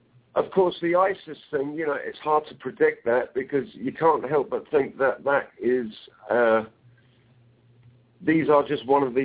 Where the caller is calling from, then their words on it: United Kingdom; I'm calling in slightly early because I'm calling in from Britain. It's already like 5, what time is it, 4 in the morning or something.